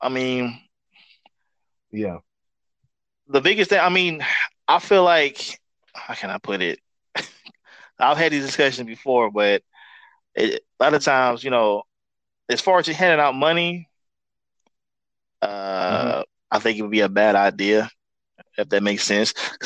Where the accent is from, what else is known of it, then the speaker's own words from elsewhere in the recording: California, United States; I grew up in California for a short period of time.